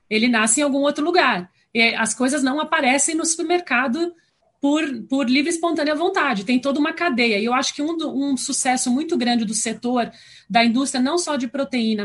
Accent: Porto Alegre, Rio Grande do Sul, Brazil; que sou gaúcha, apesar de não fazer jus ao sotaque, mas também sou de Porto Alegre.

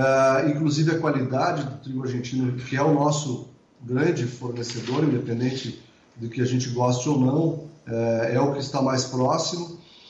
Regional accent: Brazil; como é triste para a nossa imagem como brasileiros

